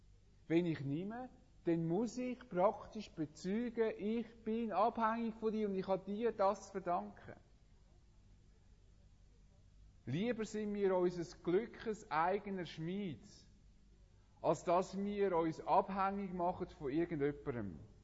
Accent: Switzerland; Was haben wir auch in unseren Reihen, auch als Schweizer, oft für Nationalstolz.

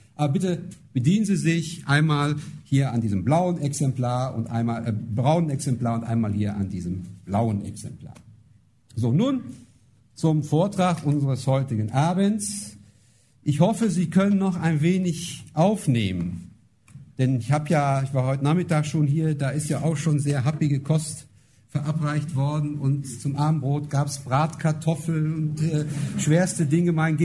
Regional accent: Kreuztal, North Rhine-Westphalia, Germany; Ich komme aus Kreuztal, dort gehöre ich zu einer evangelischen Gemeinschaft.

